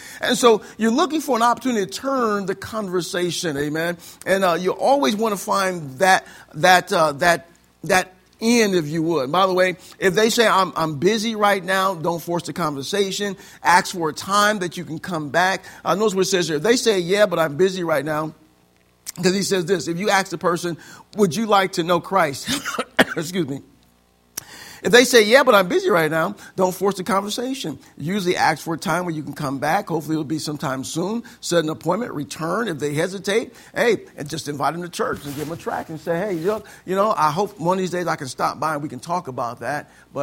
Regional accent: Illinois, United States; I'm from Illinois.

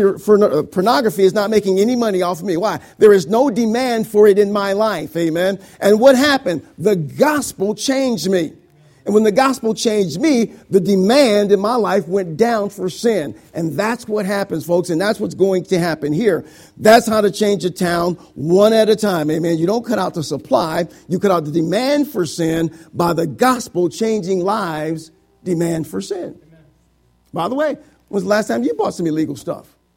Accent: Joliet, Illinois, United States; Now I'm from Joliet, amen, which is close to Chicago

